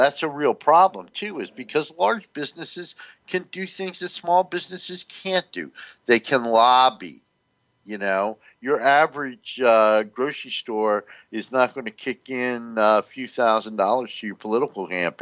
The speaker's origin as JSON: {"language": "English", "region": "New Jersey", "country": "United States", "tie": "born or raised there", "said": "my wife and I were talking about when I grew up in North New Jersey"}